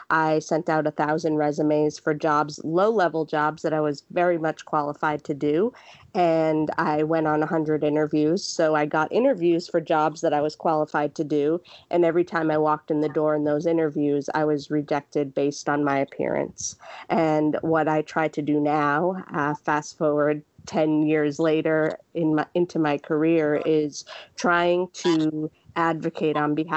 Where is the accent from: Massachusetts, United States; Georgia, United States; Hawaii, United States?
Massachusetts, United States; Boston; born there; So I was born in Boston.